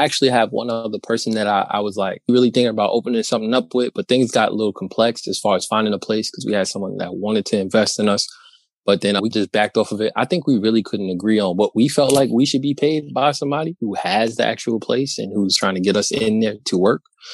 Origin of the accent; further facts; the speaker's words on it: New York, United States; And I'm from New York. I'm in New York.